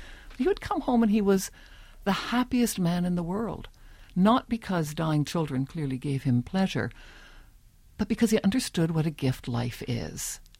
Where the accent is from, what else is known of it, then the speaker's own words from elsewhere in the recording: Canada; even though I'm Canadian.